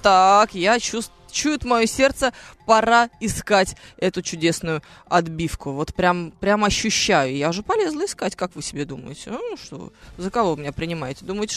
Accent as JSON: {"language": "Russian", "region": "Moscow", "country": "Russia", "tie": "born there", "said": "я родилась в Москве, в роддоме номер 4."}